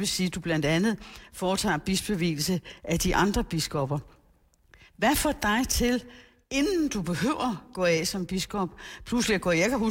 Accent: Copenhagen, Capital Region of Denmark, Denmark; Og både du og jeg er præstebørn fra København

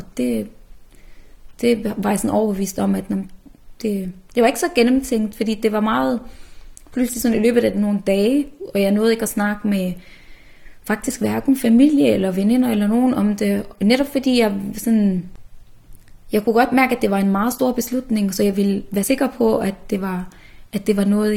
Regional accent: Odense, Region of Southern Denmark, Denmark; og jeg er 26 år. Jeg er født og opvokset i Danmark, i Odense, hvor jeg har boet i 20 år af mit liv. Mine forældre kommer fra Mellemøsten, de er begge født i Libanon

